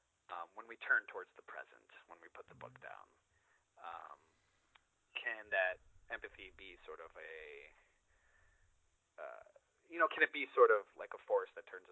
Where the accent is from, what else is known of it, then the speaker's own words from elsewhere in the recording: Chicago, Illinois, United States; My, you know, growing up in Chicago and then outside of Chicago as well later